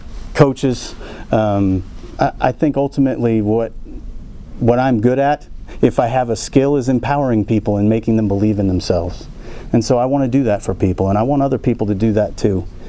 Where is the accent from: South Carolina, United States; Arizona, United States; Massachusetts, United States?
Arizona, United States; Phoenix; I was raised in Phoenix with the Colangelo family and Cotton Fitzsimmons and scouting mentors like Dick Van Arsdale.